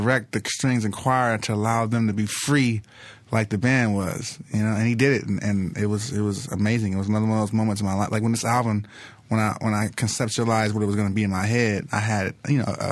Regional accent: Los Angeles, California, United States; South Central LA, South Central Los Angeles. I grew up in the first 8 years of my life on 74th and Figueroa.

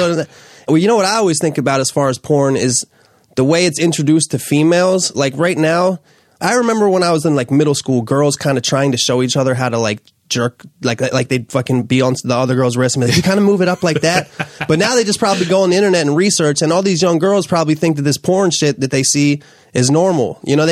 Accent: Dunkirk, Maryland, United States; now in California, United States; No, I'm from Dunkirk, Maryland, which is a small town that's actually a suburb of D.C.

